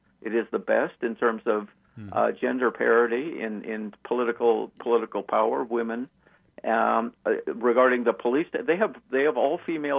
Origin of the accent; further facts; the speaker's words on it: Vancouver, British Columbia, Canada; told us about this dictator who we had never heard about before, growing up in Vancouver.